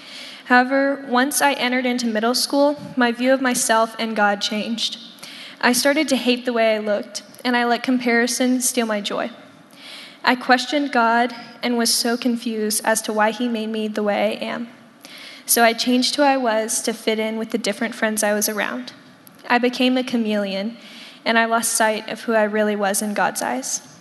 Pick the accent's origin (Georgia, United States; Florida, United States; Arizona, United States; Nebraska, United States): Georgia, United States; now in Texas, United States; In June of 2019, my family and I moved from Georgia to Texas. I had lived in Georgia my entire life